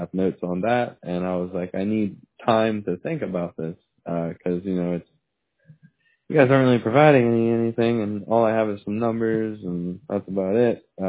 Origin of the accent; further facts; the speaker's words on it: Morningside, Pennsylvania, United States; Yeah, born and raised in Morningside, Pennsylvania.